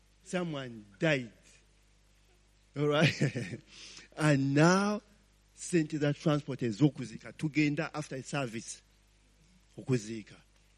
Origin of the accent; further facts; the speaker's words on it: Kampala, Central Region, Uganda; born there; I began to show her that I was born in Kampala.